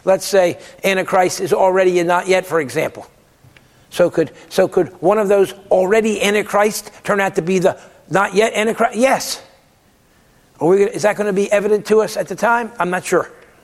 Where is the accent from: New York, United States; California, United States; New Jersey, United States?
New Jersey, United States; Pennsauken; As a brand new Christian growing up in Pensauca, New Jersey, a 21-year-old, I listened to family radio